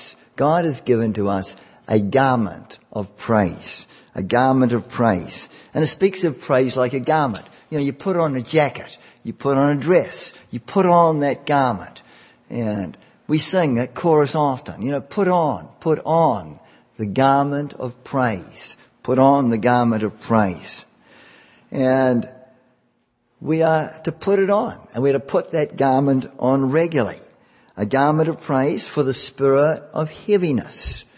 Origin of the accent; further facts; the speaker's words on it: New Zealand; when I grew up in the Anglican Church in New Zealand, Episcopalian Church. I was sprinkled there when I was a baby, and I grew up in that church.